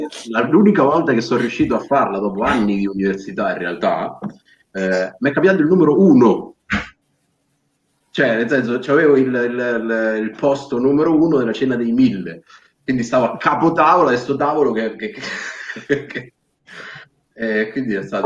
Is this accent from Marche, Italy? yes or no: yes; Macerata, Marche, Italy; Macerata.